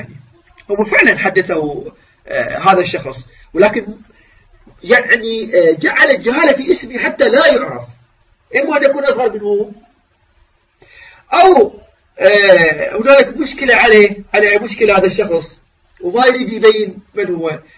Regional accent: Mosul, Nineveh, Iraq; المصلاوي ينسبني إلى بلدتي

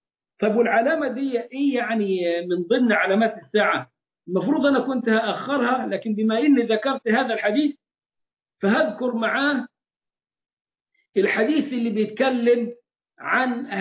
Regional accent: Egypt; واللي موجود عندنا في مصر؟

